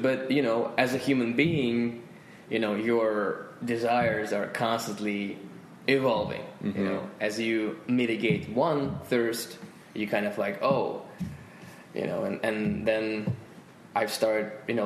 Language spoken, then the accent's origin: English; Volgograd, Volgograd Oblast, Russia; English is a second language; I'm from Volgograd.